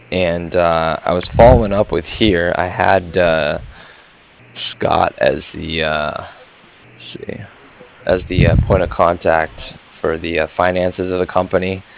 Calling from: Cardiff, Wales, United Kingdom; I was calling from Cardiff.

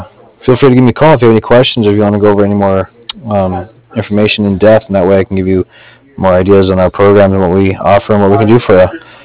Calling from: Cardiff, Wales, United Kingdom; I'm calling from Cardiff.

